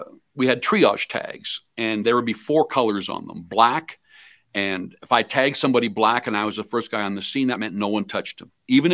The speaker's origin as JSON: {"language": "English", "town": "Weldon", "region": "Saskatchewan", "country": "Canada", "tie": "born or raised there", "lives_now": "Winnipeg, Canada", "said": "Grew up through all my school ages in Weldon, Saskatchewan, and then moved to Winnipeg in 80. And then Sal and I moved to Selkirk in 80."}